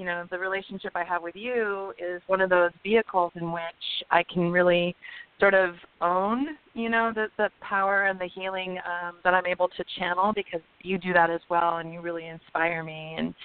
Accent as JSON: {"language": "English", "region": "California", "country": "United States", "tie": "born or raised there", "said": "I grew up in California, and my mother is a psychotherapist and a counselor"}